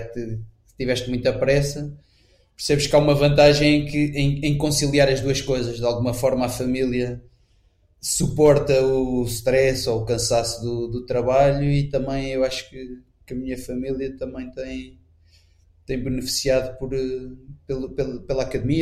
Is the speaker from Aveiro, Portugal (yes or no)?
no; Lisbon, Portugal; sou casado, tenho 3 filhos, português, cristão, nascido e cresci em Lisboa.